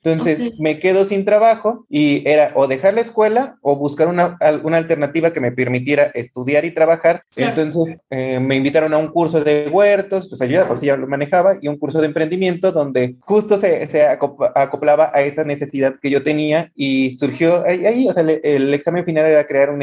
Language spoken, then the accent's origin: Spanish; Tuxpan, Veracruz, Mexico; yo soy de Tuxpan, Veracruz, y yo vivo en la laguna.